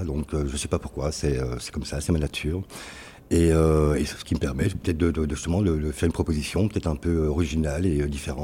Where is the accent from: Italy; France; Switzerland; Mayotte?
Italy; En tant qu'Italien, j'aimerais bien évidemment y exposer.